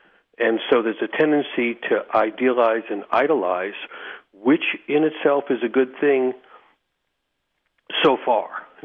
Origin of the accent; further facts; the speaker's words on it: New York City, New York, United States; But within 6 months, I'm growing up in New York City, growing up poor, running the streets, and I joined this local gang.